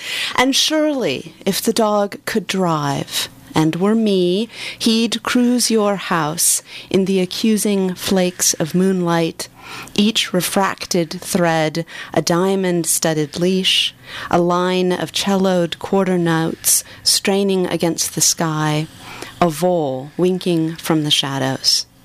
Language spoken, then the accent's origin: English; Washington, District of Columbia, United States; Washington, D.C.